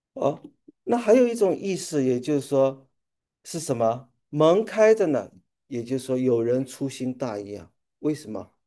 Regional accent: China; 跟我作为中国人理解的那个道是不一样的一个东西啊

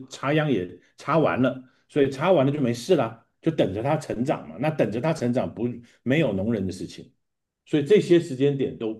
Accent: China; 这样子，我们中国人就比较容易理解

